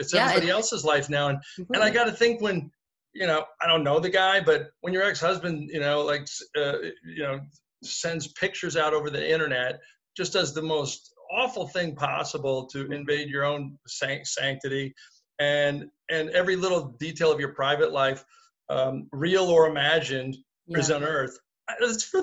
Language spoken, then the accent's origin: English; Sacramento, California, United States; I was a hayseed from Sacramento. I didn't know what I was doing.